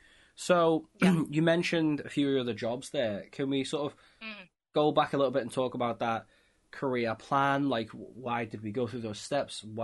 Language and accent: English; Liverpool, North West England, United Kingdom; the South, and I'm from Liverpool.